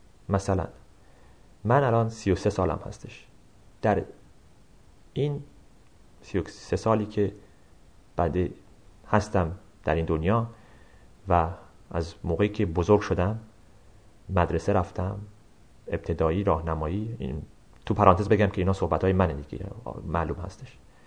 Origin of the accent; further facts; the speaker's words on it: Iran; منی که در ایران بزرگ شدم، ذهن من یه جور فرم داده شده باشه و کاندیشن شده باشه